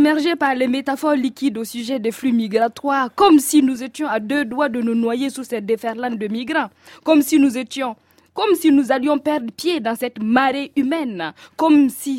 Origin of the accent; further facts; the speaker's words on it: Burkina Faso; Normalement, chez moi au Burkina Faso, c'est les Sawadogo qui détiennent le pouvoir de faire tomber la pluie. Bon, moi je ne suis pas une Sawadogo, je suis une